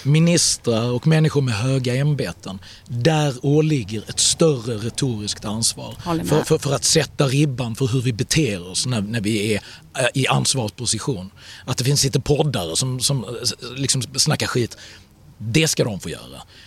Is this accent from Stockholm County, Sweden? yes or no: no; Malmö, Skåne, Sweden; i Malmö där jag växte upp